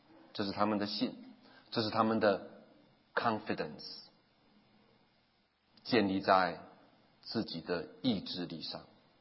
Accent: Taiwan; accent: Taiwanese Mandarin; 我有点台湾国语，看没有到哈

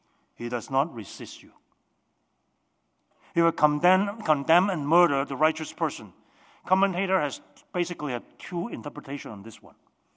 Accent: Hong Kong; I grew up in Hong Kong.

